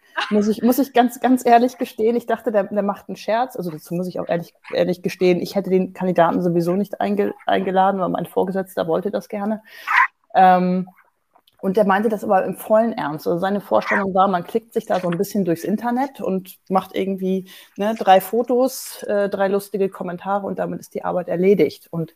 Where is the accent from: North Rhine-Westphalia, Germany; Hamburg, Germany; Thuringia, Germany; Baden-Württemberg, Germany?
Hamburg, Germany; ich komme aus Hamburg